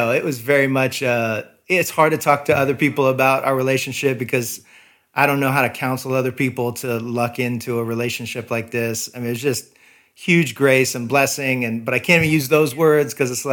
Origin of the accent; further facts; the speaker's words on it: Florida, United States; But starting in first grade, I grew up in Florida and then met my wife.